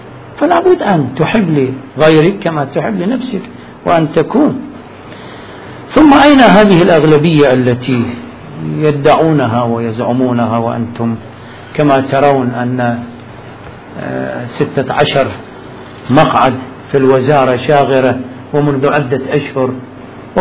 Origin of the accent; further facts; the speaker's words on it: Iraq; أنا إنسان عراقي أريد أتعين، أريد أعيش، وهذا حقي كمواطن عراقي.